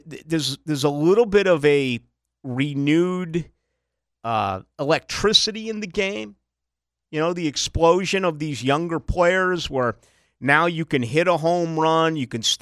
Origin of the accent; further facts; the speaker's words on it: Boston, Massachusetts, United States; I'm a Bostonian